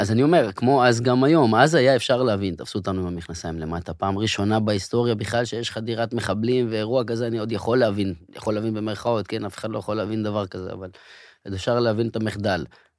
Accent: Kiryat Shmona, Northern District, Israel; נכון, נולדתי, גדלתי, הבית של הוריי, עוד שגדלנו בו כולנו אפילו נפגע, פעמיים מפגיעת טיל

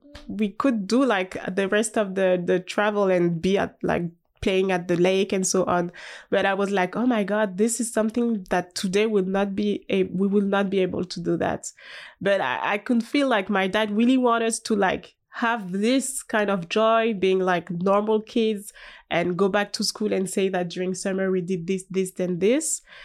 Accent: Auvergne-Rhône-Alpes, France; And so I'm from Haute-Savoie, so it's like in the mountain and stuff.

